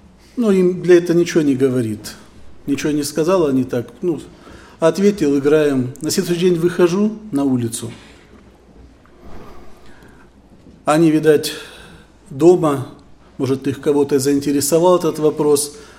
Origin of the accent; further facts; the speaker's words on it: Ussuriysk, Primorsky Krai, Russia; Я из Приморского края, город Уссурийск. Мне однажды в своей жизни пришлось в малолетнем возрасте выехать из Приморского края и несколько лет жить в другой местности. Это ближе к Поволжью туда.